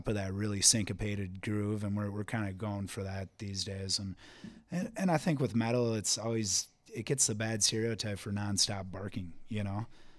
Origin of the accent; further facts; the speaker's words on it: Newport, Minnesota, United States; now in St. Paul, United States; I spent a huge amount of time in Newport until like teenage years. And then since then I've basically lived in St. Paul. So Midway, and then now I'm over on the west side